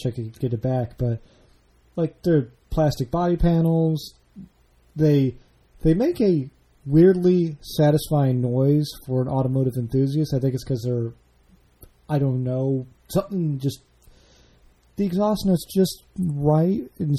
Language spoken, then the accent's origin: English; Illinois, United States; where I grew up was outside of Chicago and there's no hills.